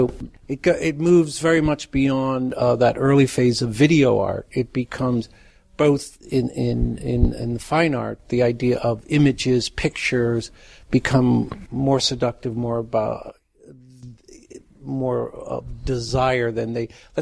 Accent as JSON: {"language": "English", "town": "Philadelphia", "region": "Pennsylvania", "country": "United States", "tie": "born or raised there", "said": "I was born in Philadelphia, so"}